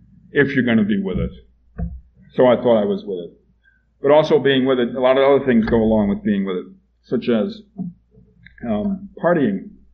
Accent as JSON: {"language": "English", "town": "New York City", "region": "New York", "country": "United States", "tie": "born there", "said": "I was born in New York, New York City, about 20 miles from the center of New York City. And I was raised in a Catholic family, you could call it, although they were non-practicing."}